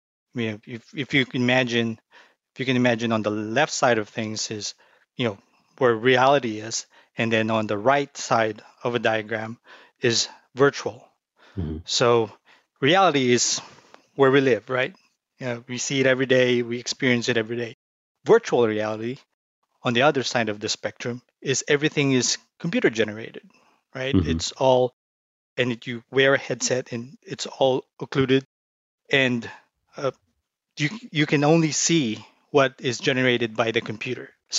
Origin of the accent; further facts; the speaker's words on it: Philippines; started programming in high school in my hometown, 5 hours north of Manila, Philippines.